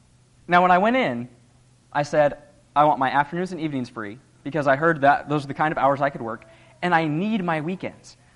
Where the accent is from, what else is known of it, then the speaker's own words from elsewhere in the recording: West Coast, United States; I was not born or raised in Indiana. I was born and raised on the West Coast